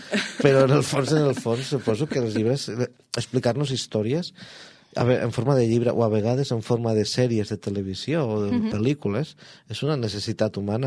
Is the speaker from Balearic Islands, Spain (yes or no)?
no; Barcelona, Catalonia, Spain; moved away as an adult; now in Lleida, Spain; Jo soc de Barcelona, el 2008 vaig venir a Lleida